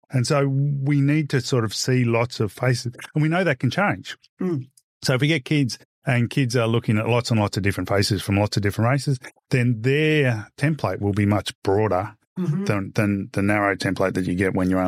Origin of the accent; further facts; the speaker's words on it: Victoria, Australia; now in Sydney, Australia; I can talk about the fact that I grew up in Victoria and ignore the fact that I live in Sydney when I'm down there.